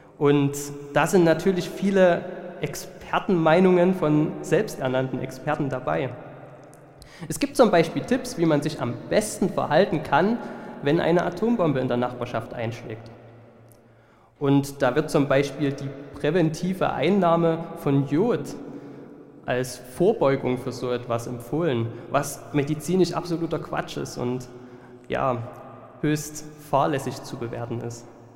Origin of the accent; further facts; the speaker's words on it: Oederan, Saxony, Germany; Ich bin hier in der Jugendarbeit aufgewachsen, in Öderan selber.